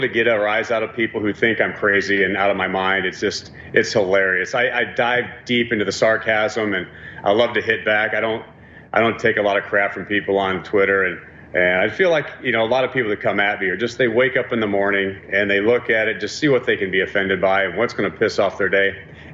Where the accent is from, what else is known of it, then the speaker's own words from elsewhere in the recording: Texas, United States; I mean, I grew up in Texas, and you know, we'd go hunting as kids